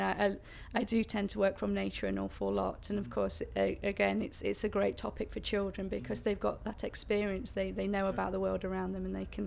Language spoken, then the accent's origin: English; England, United Kingdom; I was born in the Midlands. I haven't really moved very far. In fact, at the moment, I've moved even closer to where I was born, just around the corner from the house I lived in when I was a child.